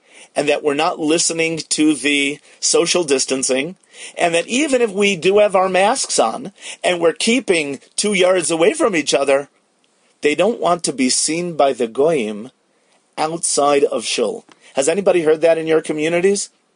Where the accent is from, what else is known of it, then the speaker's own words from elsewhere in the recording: United States; And especially growing up in America, this issue is a lot more problematic for boys